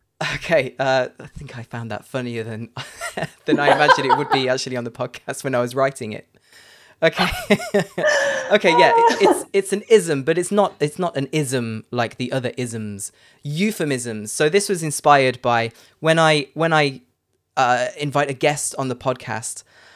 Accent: United Kingdom; as a Brit

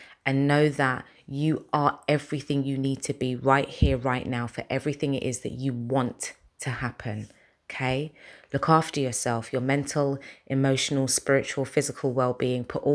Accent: London, United Kingdom; I'm a presenter from London with a passion for inspiring you

